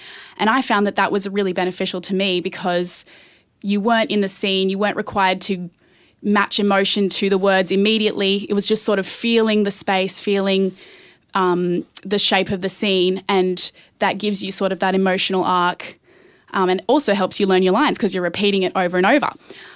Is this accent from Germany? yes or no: no; Sydney, New South Wales, Australia; moved away as an adult; now in Brisbane, Australia; when I was 18, I graduated high school and I moved up to Brisbane. I was originally from Sydney, so I moved away from my family, away from all my friends